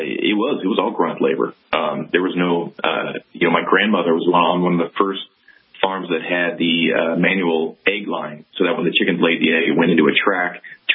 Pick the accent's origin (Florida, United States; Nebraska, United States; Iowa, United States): Iowa, United States; I mean, I grew up in Iowa, and I had a cornfield behind my house as I grew up